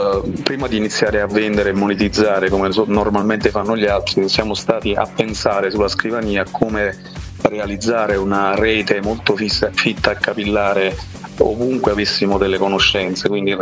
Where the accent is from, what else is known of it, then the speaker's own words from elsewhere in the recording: Molise, Italy; mi dispiace dirlo da molisano